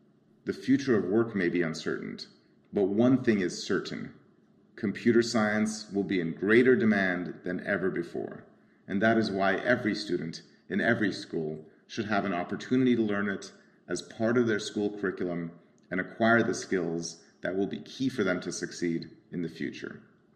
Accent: Tehran, Tehran Province, Iran; English is a second language; now in United States; I grew up in Tehran, Iran during the Iran-Iraq War. And when my family came to the United States as an immigrant, my family was poor. I was learning a new language and a culture.

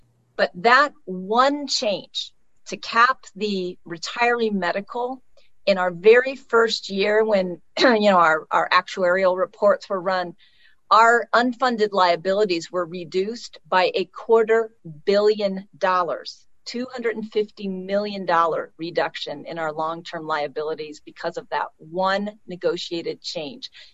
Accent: Oakland, California, United States; what is in the long-term interest of Oakland, my hometown? Because I plan to die here. I plan for my children to be able to stay here and thrive here.

